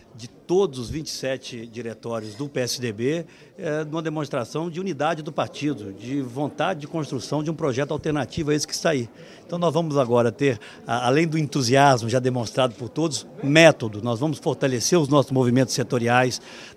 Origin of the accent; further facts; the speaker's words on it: Minas Gerais, Brazil; Eu sou de Minas, você sabe disso, né? Em Minas a gente não costuma colocar carroça antes dos bois.